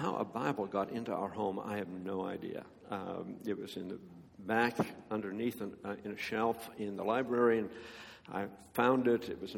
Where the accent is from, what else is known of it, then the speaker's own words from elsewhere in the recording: Canada; As a Canadian, my parents were European.